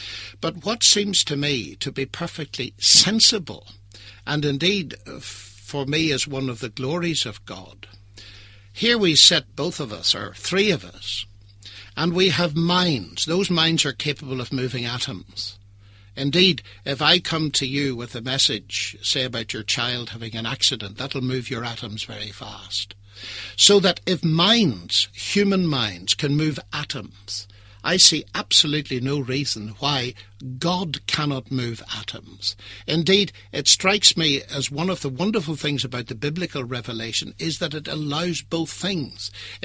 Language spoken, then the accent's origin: English; Ireland; Perhaps it's because I'm Irish